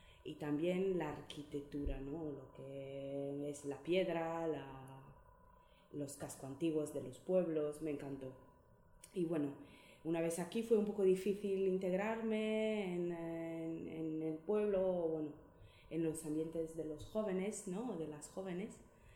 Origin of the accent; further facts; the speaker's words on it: Sardinia, Italy; now in Abadiño, Spain; vivo en Abadiño desde hace 10 años, más o menos. Llegué en 2009, yo soy de Cerdeña, una isla que es totalmente diferente de lo que visualmente se puede ver aquí, ¿no? Mucho más, una isla mucho más mediterránea, mucho más seca también.